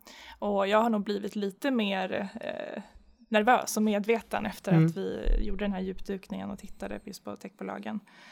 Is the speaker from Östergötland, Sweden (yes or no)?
yes; Norrköping, Östergötland, Sweden; Jag kommer ju från Norrköping.